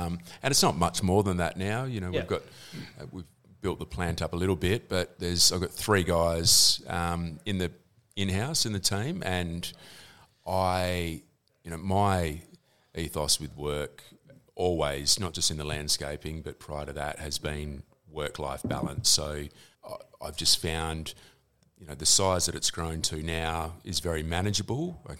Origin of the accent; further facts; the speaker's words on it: Busselton, Western Australia, Australia; worked for bricklayers when I was growing up in Busselton.